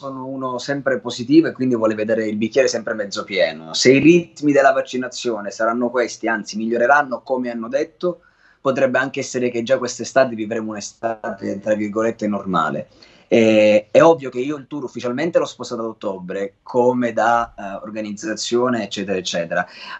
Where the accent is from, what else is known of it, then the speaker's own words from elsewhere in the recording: Calabria, Italy; io sono calabrese e quindi porto con orgoglio questo tipo di medaglia